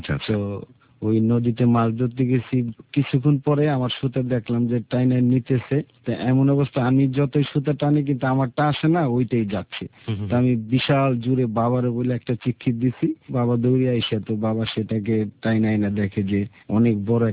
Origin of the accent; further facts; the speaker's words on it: Tangail, Dhaka Division, Bangladesh; District Tangail, আমার বাসাল থানা, গ্রাম হলো নাইকানি বাড়ি।